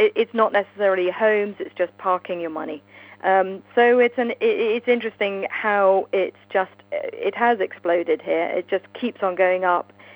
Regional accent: London, United Kingdom; now in Canada; obviously I'm originally from London

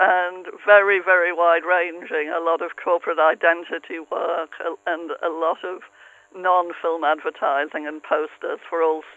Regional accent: North East England, United Kingdom; and I come from England, obviously, enjoyed talking about my life in a pit village in the northeast

